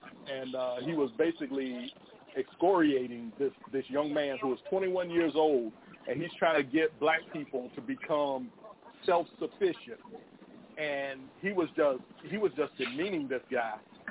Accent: Washington, District of Columbia, United States; because I used to grow up in D.C. I grew up in Washington, D.C.

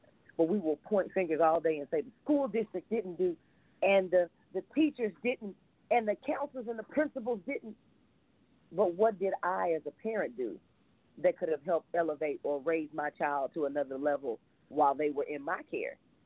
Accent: Fort Worth, Texas, United States; No, I grew up in Stop Six, Texas. I grew up on the south side of Fort Worth, Stop Six, Funky Town, Cow Town, whatever you want to call it

